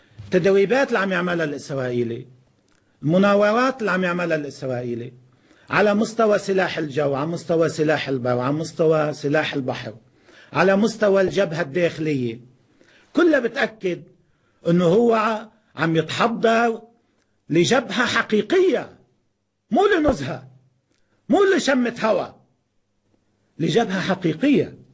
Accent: Lebanon; يعني نحن لبنانيين وشعوب المنطقة اللي عايشين هذا الكابوس اللي اسمه إسرائيل منذ عقود

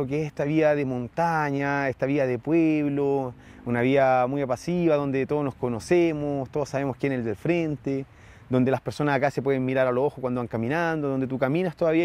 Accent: Cajón del Maipo, Santiago Metropolitan Region, Chile; Yo soy nacido y criado acá en el Cajón del Maipo, de hecho mis abuelos que son los que llegaron acá fueron los que construyeron el alcantarillado central de la plaza y todo eso y durante tres generaciones han estado viviendo acá en el Cajón

